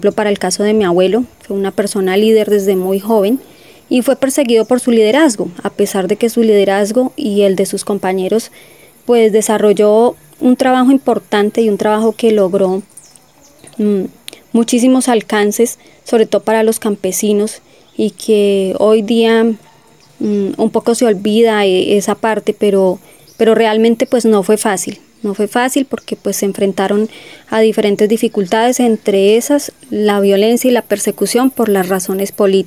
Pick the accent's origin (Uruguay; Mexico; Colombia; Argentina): Colombia; Tibacuy, Cundinamarca; Yo soy nativa del municipio de Tibacuy, soy líder del municipio